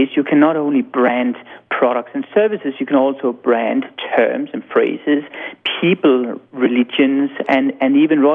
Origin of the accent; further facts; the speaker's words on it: Denmark; I'm from Denmark.